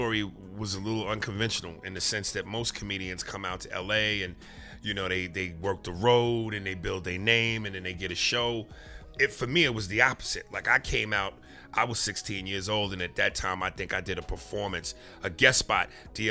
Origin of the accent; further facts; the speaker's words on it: Manhattan, New York, United States; now in Los Angeles, United States; Manhattan, Hell's Kitchen area.